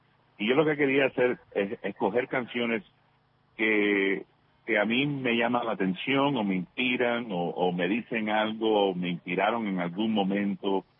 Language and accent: Spanish; Miami, Florida, United States; yo me crié en Miami, que es una ciudad muy internacional